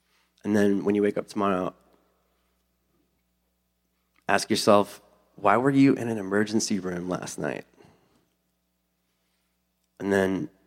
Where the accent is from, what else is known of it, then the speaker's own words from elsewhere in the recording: Louisiana, United States; now in California, United States; And I don't remember saying I was from South Louisiana, which made the whole experience that much more ethereal.